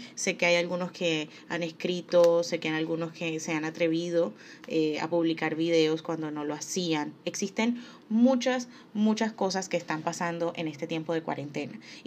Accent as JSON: {"language": "Spanish", "country": "Colombia", "said": "En mi país, Colombia, empezamos la cuarentena como tal en marzo y en este momento estamos en septiembre."}